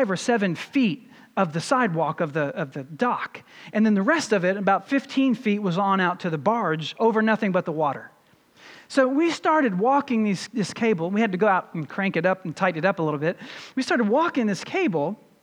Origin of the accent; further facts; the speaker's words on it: Louisville, Kentucky, United States; I grew up in Louisville, Kentucky. It sits right on the river